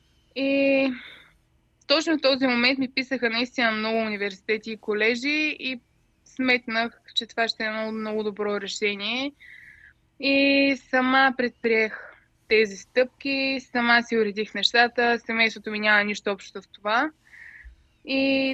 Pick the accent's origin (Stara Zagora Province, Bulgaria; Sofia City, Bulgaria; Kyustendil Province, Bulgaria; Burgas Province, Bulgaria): Stara Zagora Province, Bulgaria; Stara Zagora; now in United States; аз съм от Стара Загора